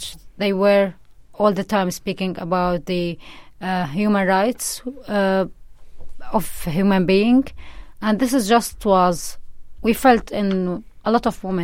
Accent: Syria; English is a second language; It was really normal life as any place around the world

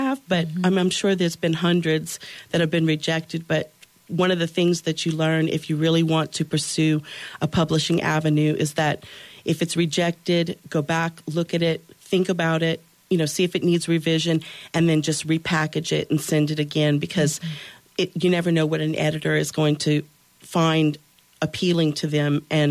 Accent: Lafayette, Louisiana, United States; now in Youngsville, United States; I'm from Lafayette. Yep. I was born and raised here. And I live in Youngsville. I live in my grandmother's house. And I'm very rooted there.

